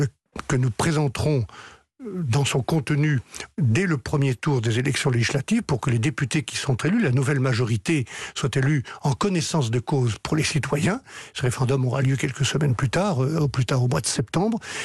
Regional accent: Auvergne-Rhône-Alpes, France; Je suis savoyard, je suis montagnard, on a l'habitude d'être plutôt sobre.

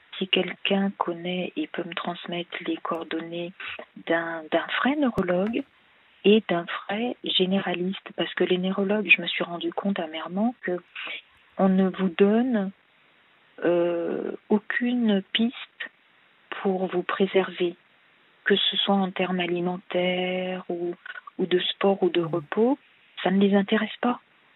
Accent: Paris, Île-de-France, France; now in Roissy, France; Alors, en principe, je suis de Paris. Mais maintenant que je suis SDF, je suis dans la région de Roissy.

